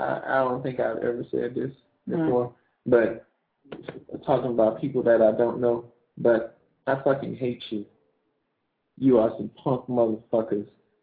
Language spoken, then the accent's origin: English; New Orleans, Louisiana, United States; In New Orleans, my hometown. She was shot in the neck by some stray bullets.